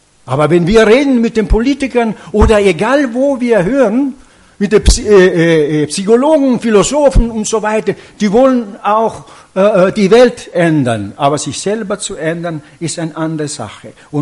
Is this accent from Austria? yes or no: no; Italy; German is a second language; now in Germany; ich komme aus Italien.